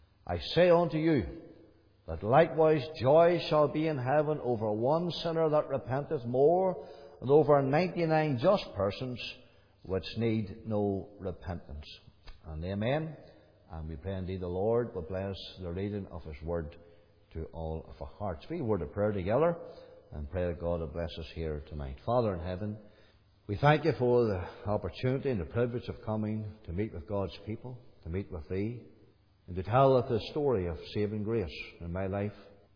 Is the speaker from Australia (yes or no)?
no; Glenanne, Northern Ireland, United Kingdom; background I would have had as a young lad growing up was there was a CEF meeting came to Corky's Corner. I'm from Glenan, near Marky Till.